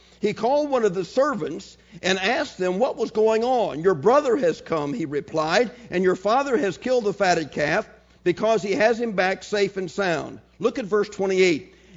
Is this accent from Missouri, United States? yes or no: yes; Maryland Heights, Missouri, United States; My viewpoint of Christianity growing up in Maryland Heights, John, was you're a Christian if you don't do something, and here's what you do and here's what you don't do.